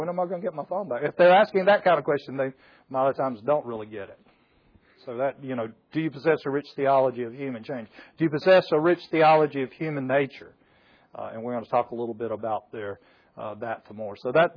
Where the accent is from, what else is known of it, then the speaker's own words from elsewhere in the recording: Port St. Joe, Florida, United States; So, I am from Port St. Joe